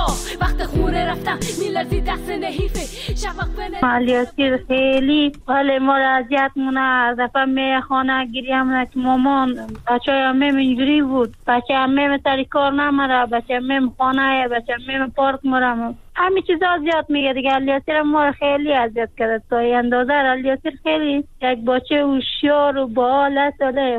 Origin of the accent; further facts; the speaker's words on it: Afghanistan; born there; کلن تو افغانستان به دنیا اومدم، از 7 سالگی رفتم سری کار